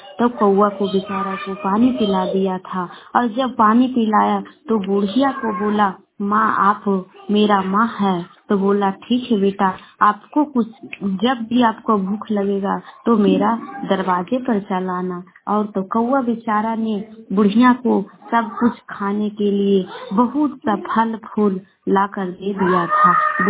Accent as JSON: {"language": "Hindi", "region": "Bihar", "country": "India", "said": "मैं ग्वासर से बोल रही हूँ, पटना जिला के रहने वाले हूँ।"}